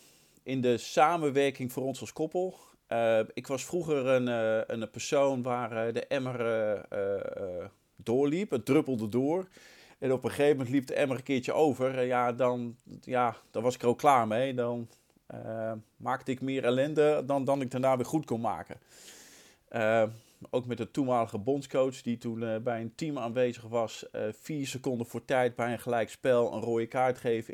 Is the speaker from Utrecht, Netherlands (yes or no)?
yes; De Meern, Utrecht, Netherlands; born there; Goh, mijn eerste scheidsrechtersvak, regio Utrecht. Ik ben geboren in de Meren.